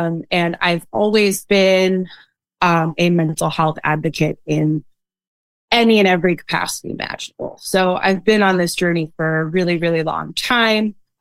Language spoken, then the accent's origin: English; New York, United States; I am an English educator from New York.